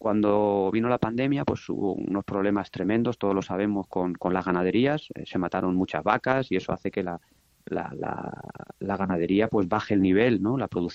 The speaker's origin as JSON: {"language": "Spanish", "town": "Albacete", "region": "Castilla-La Mancha", "country": "Spain", "said": "pues soy de aquí, para mi tierra. Si en todas las plazas que llevo le pongo esa ilusión, no te quiero ni contar lo que es para mí Albacete"}